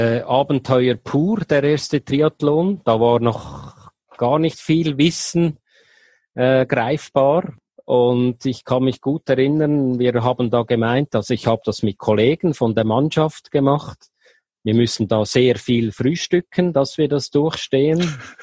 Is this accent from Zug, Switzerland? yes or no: yes; Baar, Zug, Switzerland; ich komme aus der Zentralschweiz, genauer aus Baar, das ist bei Zug, am schönen Zugersee, zwischen Luzern und Zürich.